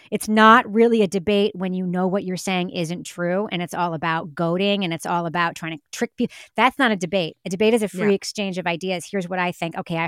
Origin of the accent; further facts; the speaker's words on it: New York, United States; I'm from Long Island originally, but I know a lot about the pronunciation.